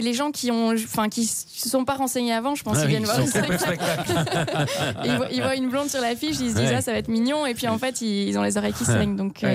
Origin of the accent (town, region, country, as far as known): Belgium